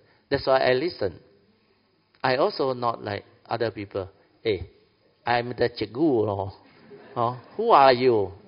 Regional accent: Malaysia; If you are used to my style, we are Malaysian, colloquial. So, we speak Hokkien also can understand.

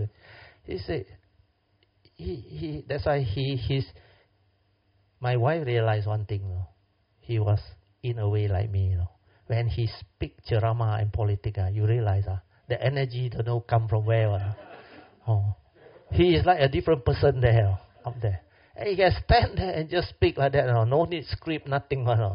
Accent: Alor Setar, Kedah, Malaysia; And my hometown, Alostar, I know one.

